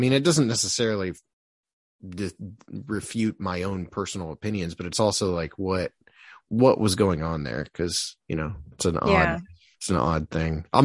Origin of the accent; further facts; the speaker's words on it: Ohio, United States; I grew up in Northeast Ohio